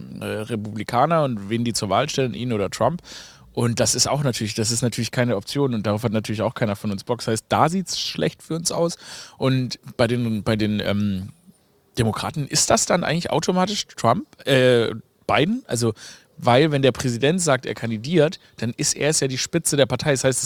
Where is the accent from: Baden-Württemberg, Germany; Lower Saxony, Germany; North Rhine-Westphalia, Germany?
Baden-Württemberg, Germany; Stuttgart; Ich komme ja aus Stuttgart, gell?